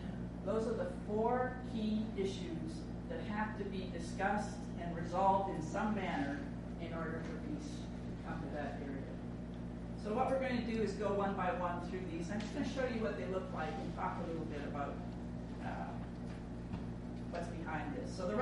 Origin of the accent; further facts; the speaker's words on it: Alberta, Canada; I'm Canadian, and I'm known as a Canadian, but I could be known as an Albertan because I'm from Alberta. I've never called myself